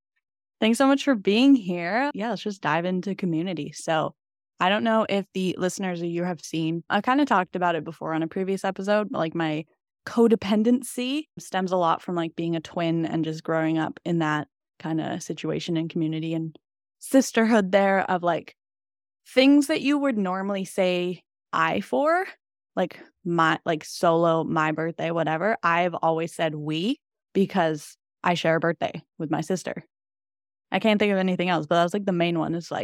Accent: Salmon Arm, British Columbia, Canada; So I am in my hometown once again, Salmon Arm, if any of you know it.

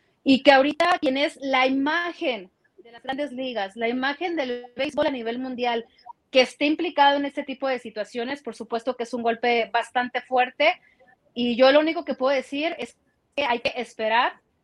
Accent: Mexico; Me gusta otra pregunta porque soy mexicana.

